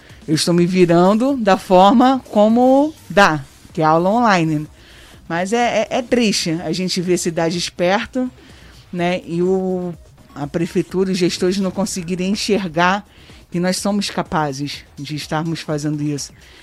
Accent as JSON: {"language": "Portuguese", "country": "Brazil", "said": "Então, né, nós somos brasileiros, né, nós não devemos desistir nunca"}